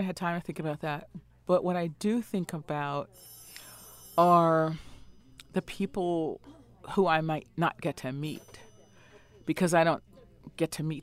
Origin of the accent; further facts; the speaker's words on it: Brooklyn, New York, United States; so shout out to Brooklyn, which is I'm from Brooklyn.